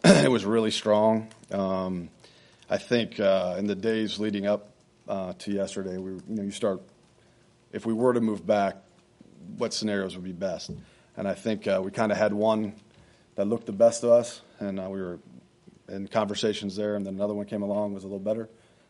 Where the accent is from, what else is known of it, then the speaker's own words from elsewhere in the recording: Raleigh, North Carolina, United States; I'm from Raleigh, North Carolina, so I know a little bit of some people down there.